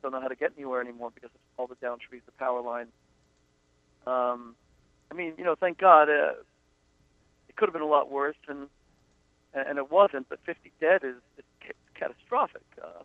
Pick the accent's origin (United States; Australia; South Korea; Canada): United States; Florida; also born or lived in England; And I grew up in Florida around hurricanes. I was in Hurricane David, I was in Hurricane Wilma. I missed Hurricane, the big one. Hurricane Andrew. I was living in England at the time.